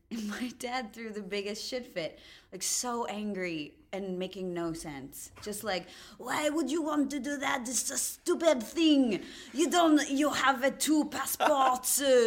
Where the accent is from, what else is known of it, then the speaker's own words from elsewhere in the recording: New Jersey, United States; born there; And I was born in New Jersey.